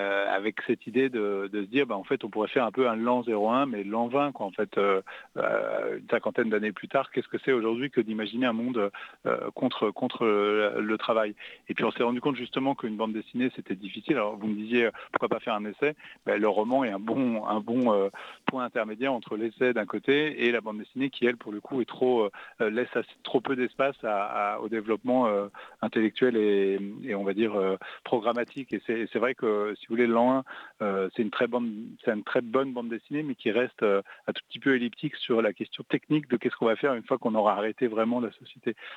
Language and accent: French; Marseille, Provence-Alpes-Côte d'Azur, France; moi je suis Marseillais, donc j'ai pas de gêne à dire que Marseille est une ville qui, à mes yeux, a beaucoup, beaucoup plus de recul